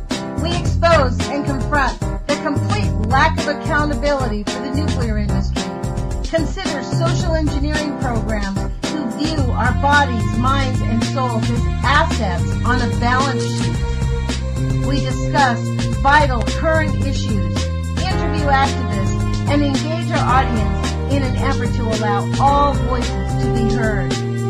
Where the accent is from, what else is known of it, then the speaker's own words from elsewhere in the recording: Los Angeles, California, United States; also born or lived in St. Augustine, Florida / New Orleans / Boulder, Colorado; now in Eugene, United States; I grew up in Los Angeles. I moved to St. Augustine, Florida. Well, I moved to New Orleans, back to L.A., St. Augustine, Florida, and back to L.A., Boulder, Colorado, and now Eugene.